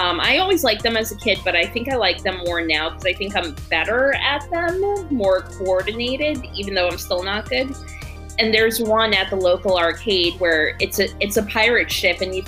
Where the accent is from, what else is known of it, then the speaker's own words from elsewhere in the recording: New Jersey, United States; now in Texas, United States; I mean, well, I grew up in Jersey, so like when I was little, that was more so the thing there.